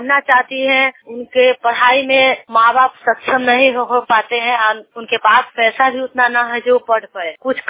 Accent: Balipur Dariya, Bihar, India; मैं बालीपुर दरिया से हूँ। पोस्ट खाना थाना कुआने जिला मुजफ्फरपुर।

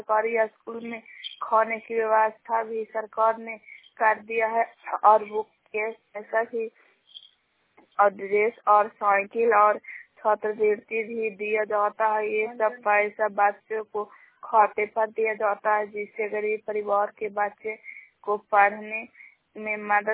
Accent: Bihar, India; घर भदाल प्रखंड हिलता जिला नालंदा।

